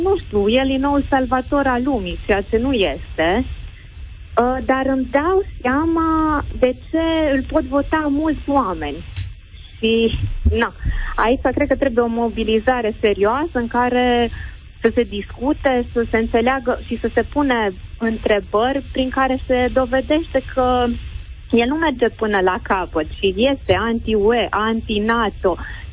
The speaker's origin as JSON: {"language": "Romanian", "town": "Timișoara", "region": "Timiș County", "country": "Romania", "said": "mai ales că suntem din Timișoara"}